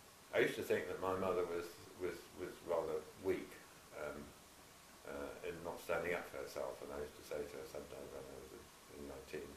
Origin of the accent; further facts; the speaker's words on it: West Midlands, United Kingdom; born there; I was born in Shropshire. My parents ran a small farm, and they were tenants on a big estate.